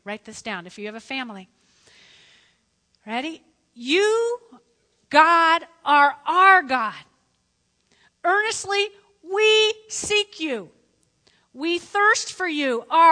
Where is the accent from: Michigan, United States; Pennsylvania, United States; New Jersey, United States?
New Jersey, United States; I'm from North Jersey, and I'm from the 70s